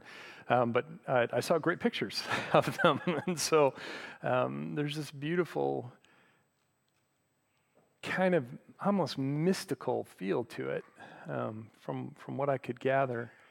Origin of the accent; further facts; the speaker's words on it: Michigan, United States; the junipers out in the America Southwest are very different than the junipers that I grew up with in Michigan, okay?